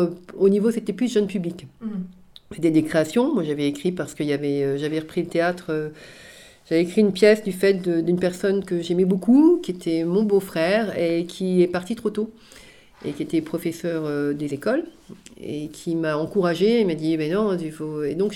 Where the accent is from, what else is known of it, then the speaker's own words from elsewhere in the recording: Lambersart, Hauts-de-France, France; On est tous des Lambersartois et Lambersartoises.